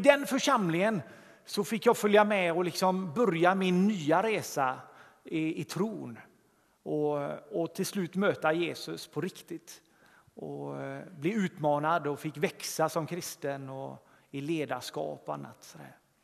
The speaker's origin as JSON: {"language": "Swedish", "town": "Gothenburg", "region": "Västra Götaland County", "country": "Sweden", "tie": "born or raised there", "said": "jag växte upp på Grevegården här uppe i Tynnered."}